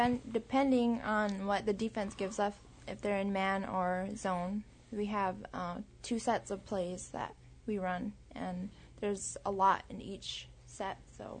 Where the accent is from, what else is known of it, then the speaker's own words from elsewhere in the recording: Golovin, Alaska, United States; I'm from Golovin. It's right We're next to Nome.